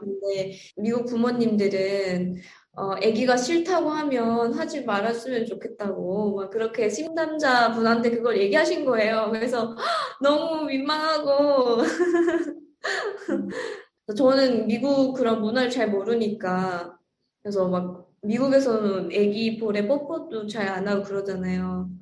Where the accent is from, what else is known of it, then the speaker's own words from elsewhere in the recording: North Korea; now in United States; 그때 당시 제가 고등학교 북한에서 온 지는 얼마 안 됐고